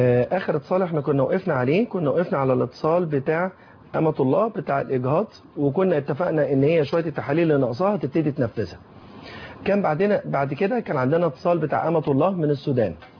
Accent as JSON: {"language": "Arabic", "country": "Egypt", "said": "نسبه الانيميا عندنا في مصر اوفر 90%، فوق 90%، يعني معدل السيدات في مصر اللي عندهم انيميا اكتر من 90%"}